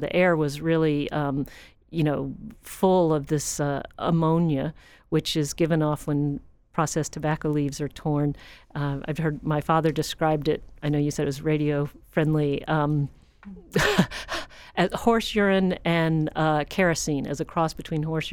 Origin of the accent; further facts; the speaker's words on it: Atlanta, Georgia, United States; And I always enjoyed, you know, growing up in Atlanta, hearing sea stories and storms and what have you.